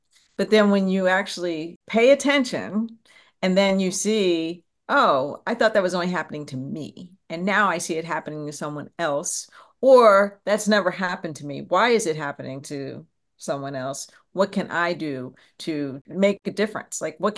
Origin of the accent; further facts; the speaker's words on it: Pennsylvania, United States; and we grew up in a suburb of Philadelphia, and friends, very diverse